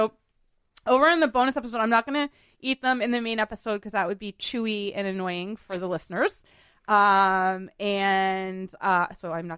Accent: New England, United States; I'm from New England, John.

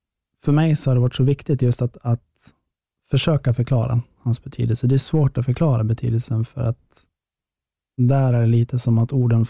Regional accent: Västerås, Västmanland County, Sweden; en av spelarna i Västerås då, där jag kommer ifrån

